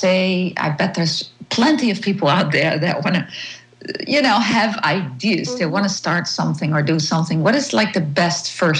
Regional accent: Netherlands; English is a second language; because I'm from Holland, and, you know, I'm sure everybody can hear that.

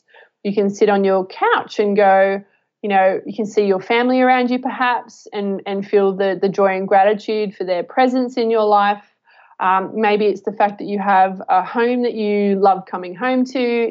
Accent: Australia; I didn't go to any street parties growing up in Australia.

